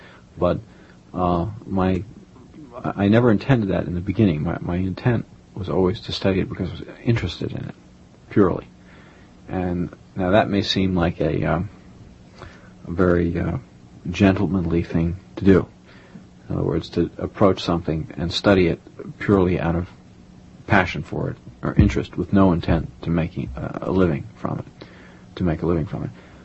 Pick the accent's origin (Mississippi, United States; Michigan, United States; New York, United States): New York, United States; New York City; born there; I always say I was born here, or I was born in Manhattan.